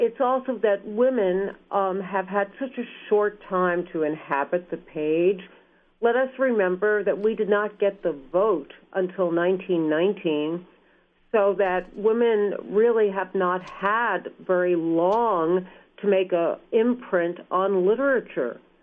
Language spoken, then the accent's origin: English; California, United States; moved away; my California sensibility was suspect in this little town, and that just because we came from California, that that brought along a lot of negative baggage with us.